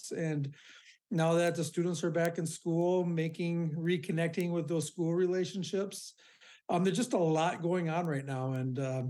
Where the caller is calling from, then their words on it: Ham Lake, Minnesota, United States; And today I live in Ham Lake. So I'm coming from you today in Ham Lake in Oka County.